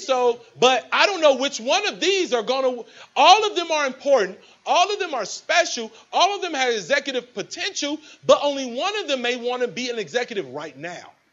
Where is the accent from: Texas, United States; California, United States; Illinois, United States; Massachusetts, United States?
Illinois, United States; Chicago; I'm from Chicago.